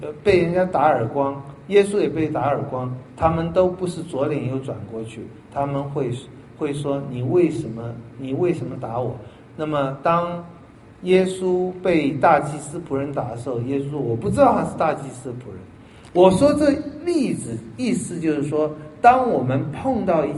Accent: Taiwan; 以前都讲到我们台湾人这样

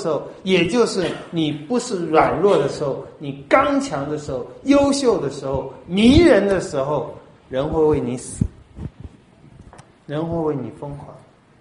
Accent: China; 有的时候我们也会用我们中国人，包括孟子讲的话哈

